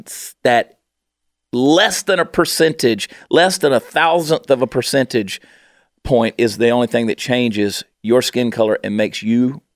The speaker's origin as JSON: {"language": "English", "town": "Augusta", "region": "Georgia", "country": "United States", "said": "I am from Augusta, Georgia. I grew up playing ball, playing baseball all over this country."}